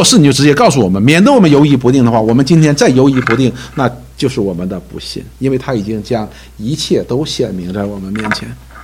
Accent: China; 就是我们中国人常说的一件事情，就是生在福中不知福

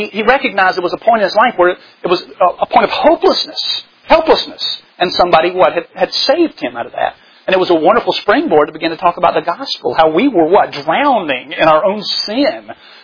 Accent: the South, United States

